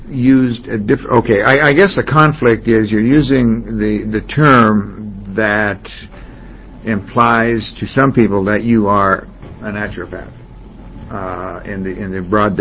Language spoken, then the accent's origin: English; Montana, United States; I remember when I grew up in Montana and I went to a chiropractor